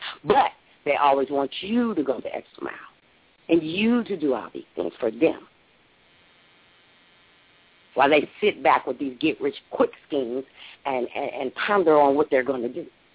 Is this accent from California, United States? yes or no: yes; Compton, California, United States; I'm originally from Compton. I moved to Carson. I've lived all over California. I even went to Virginia for 10 months.